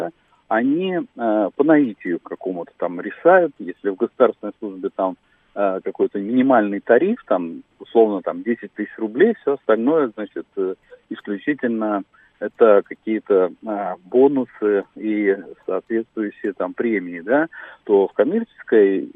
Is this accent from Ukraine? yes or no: no; Moscow, Russia; да, я из Москвы.